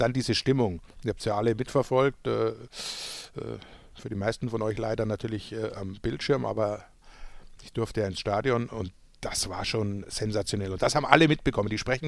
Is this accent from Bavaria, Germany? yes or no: yes; Munich, Bavaria, Germany; natürlich in meiner Heimatstadt findet dann das erste NFL-Spiel.